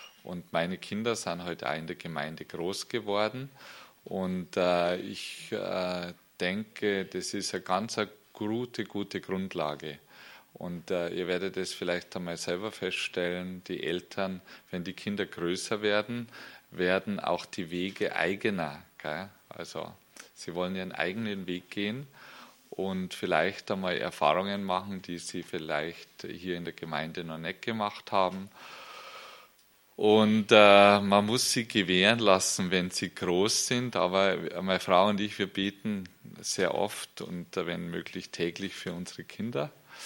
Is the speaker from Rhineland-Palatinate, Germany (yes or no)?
no; Bad Reichenhall, Bavaria, Germany; Ich bin hier im schönen Bayernland geboren und aufgewachsen in Bad Reichenhall. Das ist da ganz im Südosten von Deutschland und ein wunderbares Land.